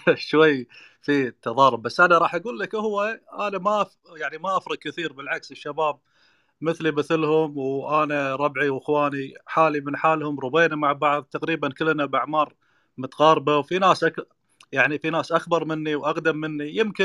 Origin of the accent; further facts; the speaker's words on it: Kuwait; أنا طبعاً من مواليد الكويت، مواليد سنة 75، مواليد الكويت. الله يحفظك ويحفظ الجميع. طبعا بدايتي أول سنة مواليد الشرق، بعدين انتقلنا إلى منطقة القادسية.